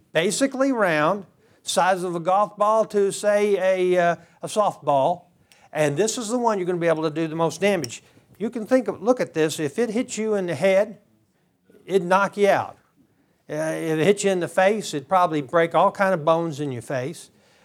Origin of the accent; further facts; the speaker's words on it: Texas, United States; See, I grew up in Texas. I'm a Texas boy. I was conceived in Texas. I was born in Texas. I grew up in Texas. I spent time in West Texas.